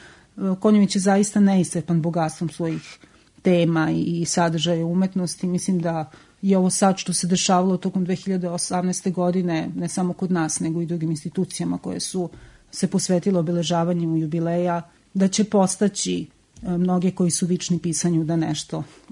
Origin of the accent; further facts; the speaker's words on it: Lazarevac, Belgrade, Serbia; now in Novi Sad, Serbia; Da, pa ja recimo nisam Novosađanka, u Novi Sad sam došla iz Lazarevca 2000. godine